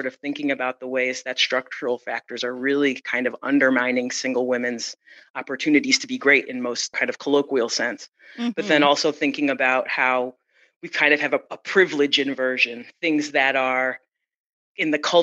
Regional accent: Detroit, Michigan, United States; and I'm from Detroit. And so I got a job at Wayne State University, which is where I'm from. You know, I'm from the city.

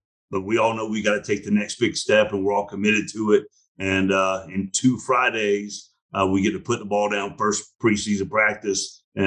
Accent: Atlanta, Georgia, United States; But she fell in love with me when she found out I was from Atlanta.

